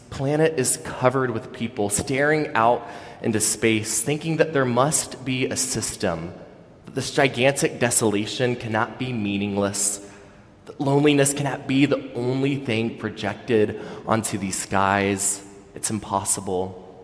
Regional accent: Memphis, Tennessee, United States; drive to my hometown of Memphis, Tennessee, to spend Easter weekend with some close friends and family.

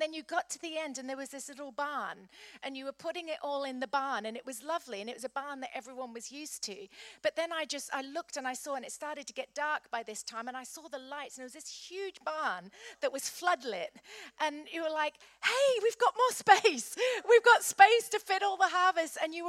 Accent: United Kingdom; because we're British, aren't we?

